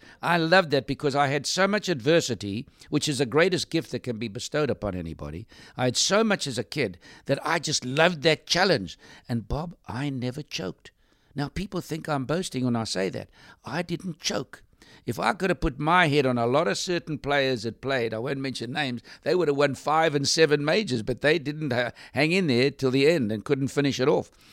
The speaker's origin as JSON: {"language": "English", "country": "South Africa", "said": "because I was from South Africa, and at that stage we had an apartheid system."}